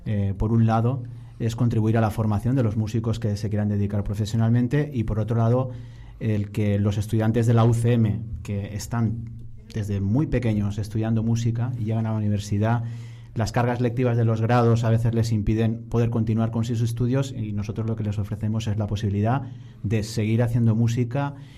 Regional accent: Valencia, Valencian Community, Spain; que soy de Valencia, no de Valladolid

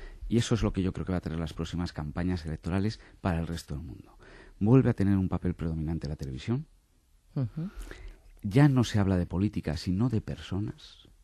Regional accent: Ávila, Castile and León, Spain; pero bueno, soy de Ávila

